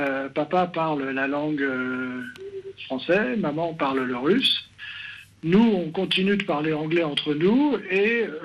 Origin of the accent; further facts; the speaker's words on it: France; now in Prague, Czechia; Alors, je suis français, j'habite à Prague, effectivement.